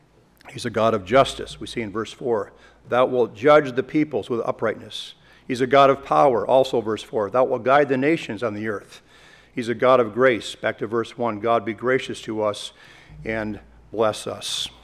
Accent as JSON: {"language": "English", "region": "Illinois", "country": "United States", "tie": "born or raised there", "said": "And growing up in Illinois, all you think about is corn fields."}